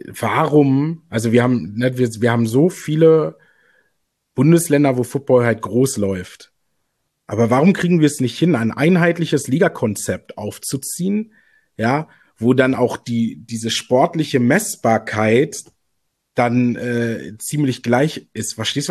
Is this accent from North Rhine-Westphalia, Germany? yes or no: yes; North Rhine-Westphalia, Germany; Also ich meine, ich komme aus Nordrhein-Westfalen.